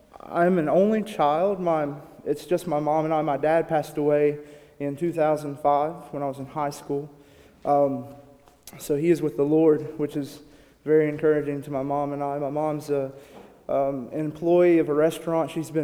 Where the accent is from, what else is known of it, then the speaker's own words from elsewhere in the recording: Louisa, Kentucky, United States; I'm from Louisa, Kentucky. So it's basketball season in Kentucky right now.